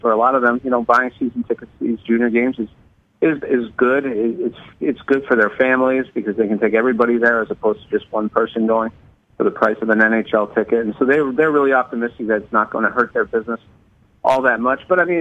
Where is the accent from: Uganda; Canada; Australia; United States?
Canada; Laval, Quebec; also born or lived in Montreal; I grew up in Montreal, and I could tell you, you know, right outside of Montreal, I grew up at Laval